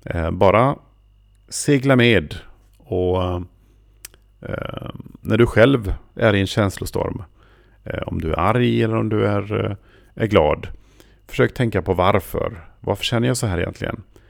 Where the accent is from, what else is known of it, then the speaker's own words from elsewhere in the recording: Sweden; och så hörde han på min accent att han kände igen det där. Han frågade, är du svensk?